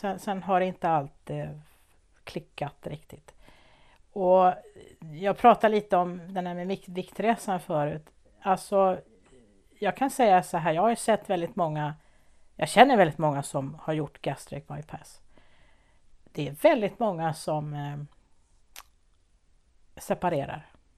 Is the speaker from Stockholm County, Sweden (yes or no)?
yes; Värmdö, Stockholm County, Sweden; ja men snälla du, jag är från Värmdö